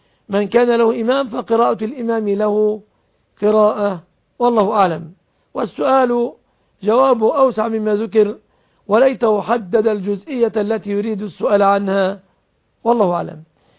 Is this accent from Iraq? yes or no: no; Egypt; وأن يصرف عن بلادنا مصر